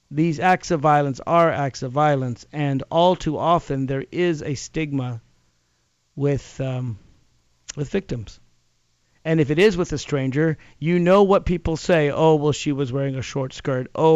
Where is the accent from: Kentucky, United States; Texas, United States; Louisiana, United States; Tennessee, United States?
Tennessee, United States; Nashville; and I grew up in Nashville, Tennessee